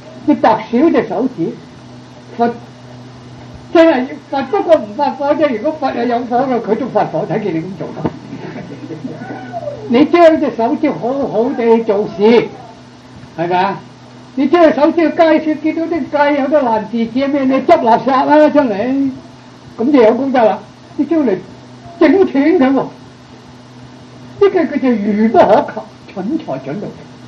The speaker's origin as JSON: {"language": "Cantonese", "country": "China", "said": "身體發膚受之父母不敢毀傷，我哋中國人嘅道德"}